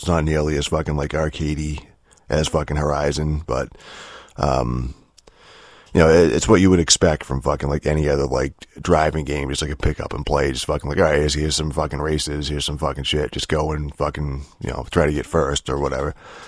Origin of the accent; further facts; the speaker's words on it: United States; I say that as an American, you know, where fucking like rally racing isn't popular at all.